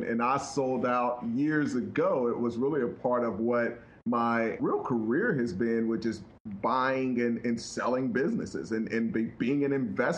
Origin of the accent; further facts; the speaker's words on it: Chattanooga, Tennessee, United States; I grew up in Chattanooga, Tennessee.